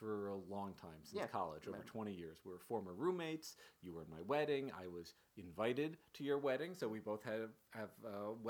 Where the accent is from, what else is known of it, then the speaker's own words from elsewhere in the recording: Ireland; but I'm Irish, and 1917 sticks out in my mind also.